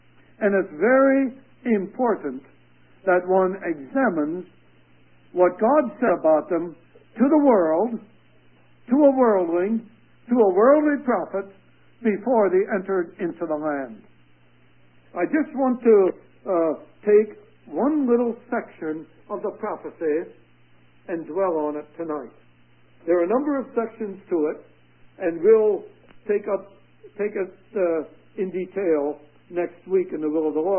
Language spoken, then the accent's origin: English; United States; My grandparents emigrated from Germany, and I'm not a German, I'm an American.